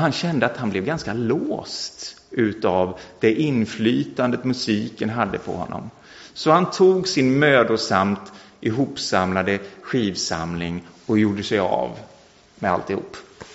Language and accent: Swedish; Mullsjö, Jönköping County, Sweden; gick till samma kyrka i Mullsjö där jag växte upp.